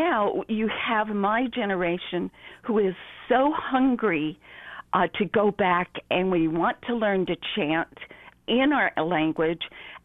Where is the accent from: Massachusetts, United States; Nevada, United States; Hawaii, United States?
Hawaii, United States; My comment is from growing up in Hawaii of a Hawaiian mother whose first language is Hawaiian